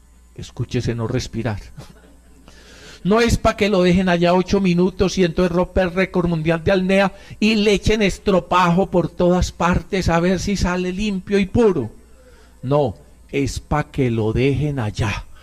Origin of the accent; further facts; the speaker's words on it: Antioquia, Colombia; born there; nací en un hermoso pueblo de aquí en Medellín. Es una belleza, en medio de estas montañas.